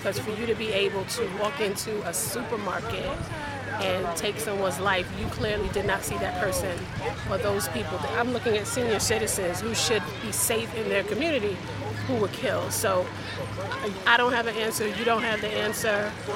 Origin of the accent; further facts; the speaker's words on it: Staten Island, New York, United States; We are from Staten Island, New York.